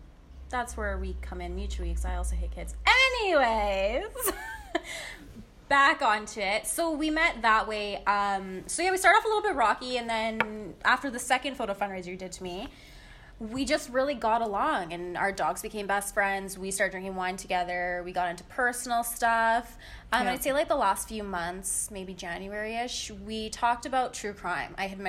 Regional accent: Alberta, Canada; And then we want to research the Canadian crimes because we're both Canadian. We grew up, you know, in Alberta.

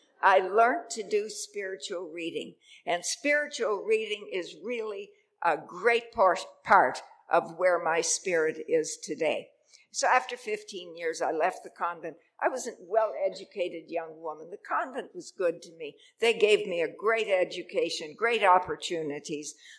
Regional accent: Humboldt, Saskatchewan, Canada; By the way, I'm from Humboldt, Saskatchewan. Everybody knows Humboldt, Saskatchewan these days, don't you?

